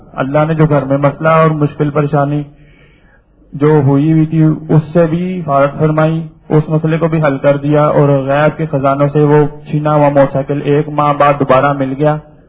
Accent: Lahore, Punjab, Pakistan; میں لاہور سے تعلق رکھتا ہوں.

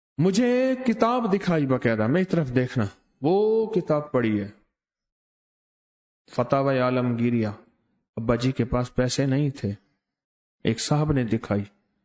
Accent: Khairpur Tamewali, Punjab, Pakistan; ہم رہنے والے بہاول پور کے ساتھ خیر پور ٹامی والی، اس کے آگے ایک گاؤں ہے، ہم وہاں کے رہنے والے

